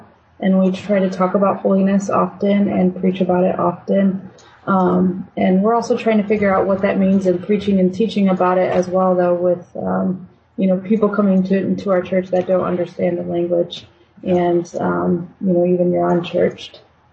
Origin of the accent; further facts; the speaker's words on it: Bourbonnais, Illinois, United States; But I grew up in Bourbonnais, Illinois, which happens to be the same town where Olivet Nazarene University is.